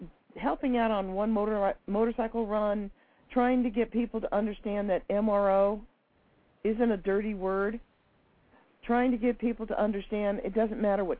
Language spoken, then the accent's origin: English; Poughkeepsie, New York, United States; What concerns me was in my hometown, Poughkeepsie, New York, and around that area, the police officers were actually doing corralling of bikes.